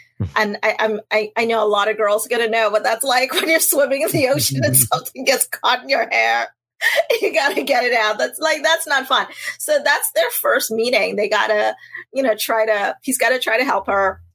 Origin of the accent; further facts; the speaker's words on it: Trinidad & Tobago; And where I grew up in Trinidad and Tobago, I think a lot of people probably know the story of Treasure Island